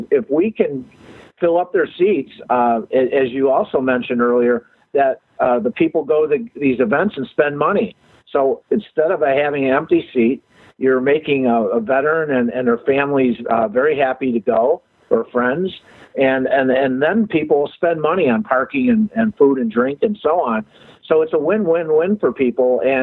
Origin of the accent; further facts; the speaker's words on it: Chicago, Illinois, United States; I as I said, I'm from Chicago, and I was in town back in June